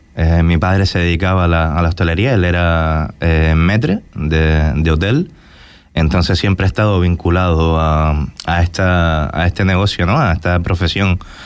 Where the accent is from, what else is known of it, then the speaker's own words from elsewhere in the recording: Gran Tarajal, Canary Islands, Spain; Majorero, criado en Gran Tarajal y después pues estudié cocina